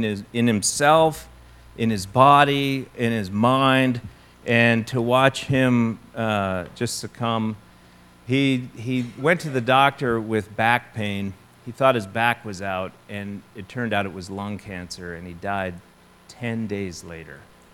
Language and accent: English; Montana, United States; I'm from Montana. I was born on the high plains of Montana. I grew up in a hunter's and fisherman's paradise.